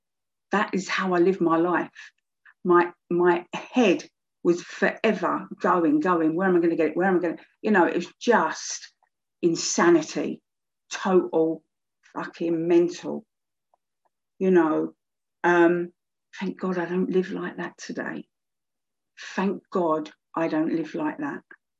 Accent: London, United Kingdom; I'm from South East London and from Lewisham, South East London. I was born in Camberwell Green. I was adopted when I was 2 and a half.

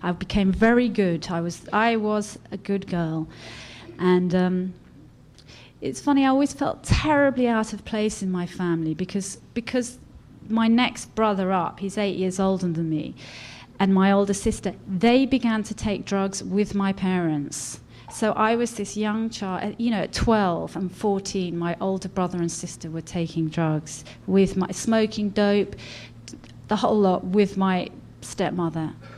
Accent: London, United Kingdom; I was born in London. I'm a Londoner. I grew up in Notting Hill Gate. And obviously, I haven't really left, haven't gone very far. Still live in northwest London. I was the youngest of four children.

